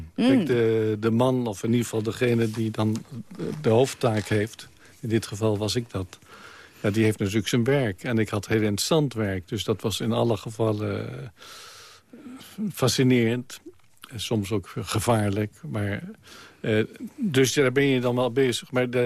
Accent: Amsterdam, North Holland, Netherlands; Nee, ik ben in Amsterdam opgegroeid.

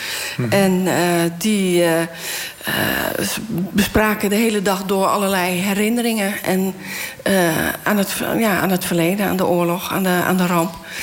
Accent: Zeeland, Netherlands; Ik ben in Zeeland opgegroeid.

